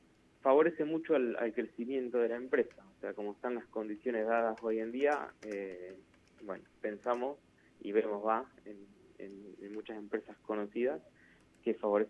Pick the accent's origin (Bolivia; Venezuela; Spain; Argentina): Argentina; General Pico, La Pampa; Somos 4 de Pico y uno de Castex.